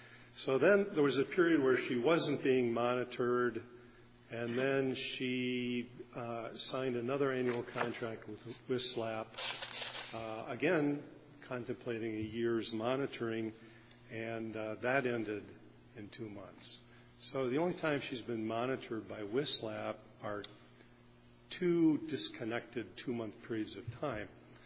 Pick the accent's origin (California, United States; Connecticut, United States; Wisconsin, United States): Wisconsin, United States; Rice Lake; I'm retained counsel for OLR, and I'm from Rice Lake.